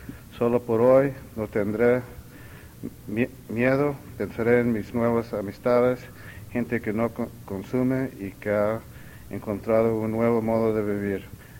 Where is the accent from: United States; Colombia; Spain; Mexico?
United States; Spanish is a second language; Van a tener que sufrir mi idioma porque yo soy puro gringo